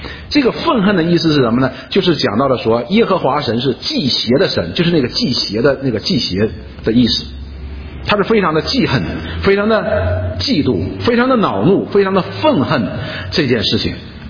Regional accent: China; 你我们中国人喜欢看看热闹的

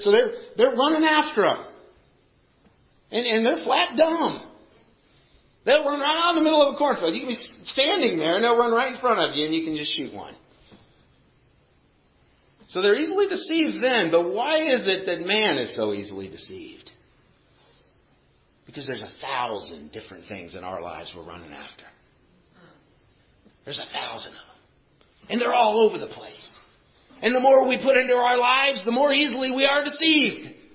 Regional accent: Montana, United States; I grew up in Montana hunting deer.

